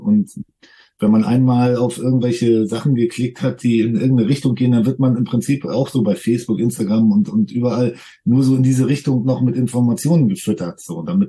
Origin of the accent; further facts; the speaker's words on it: Germany; born there; wir sind jetzt hier in Deutschland geboren und wir haben hier das Recht, in halbwegs Wohlstand zu leben